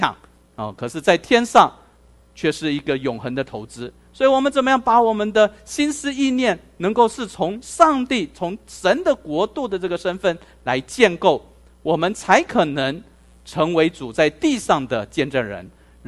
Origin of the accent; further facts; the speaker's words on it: Taiwan; 我为什么我在台湾出生长大，为什么我不能承认我自己是台湾人？